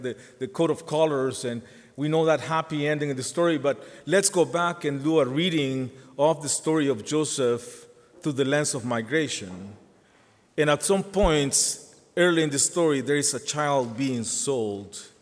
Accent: Guatemala; born there; English is a second language; But I was born in 1970 in Guatemala.

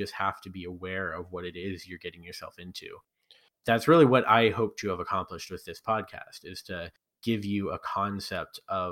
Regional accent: United States; I mean, I'm an American. I like my freedom

